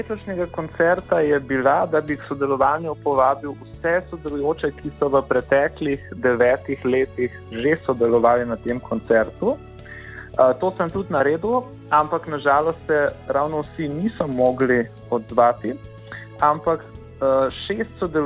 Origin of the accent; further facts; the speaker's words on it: Ljubljana, Central Slovenia, Slovenia; ker sem sam Ljubljančan in imam tu največ publike